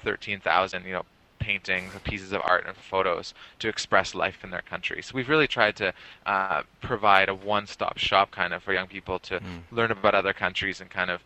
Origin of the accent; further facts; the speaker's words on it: Canada; I'm from Canada.